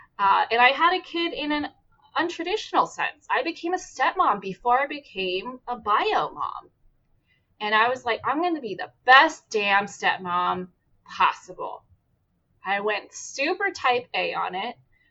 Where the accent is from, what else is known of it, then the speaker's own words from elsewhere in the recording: California, United States; I'm also in California, not too far away from Marissa, and born and raised in the Bay Area.